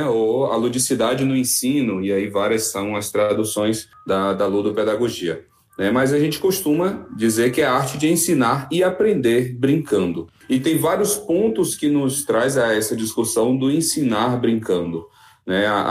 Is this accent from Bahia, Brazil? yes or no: yes; Jaguaruara, Bahia, Brazil; now in Santo Antônio de Jesus, Brazil; eu sou de Jaguaruara, nasci em Jaguaruara, no interior da Bahia, exatamente no sudoeste da Bahia, e hoje eu moro em Santo Antônio de Jesus, Recôncavo Baiano, né, que é a região próxima à capital Salvador.